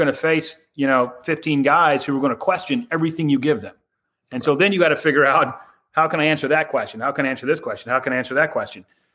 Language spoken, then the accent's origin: English; United States; I couldn't get in because I'm American.